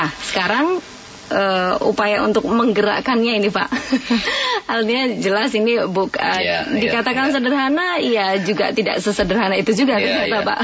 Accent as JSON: {"language": "Indonesian", "town": "Yogyakarta", "region": "Special Region of Yogyakarta", "country": "Indonesia", "said": "kalau mungkin saya dari Jogja ini potensi seperti apa desa wisata"}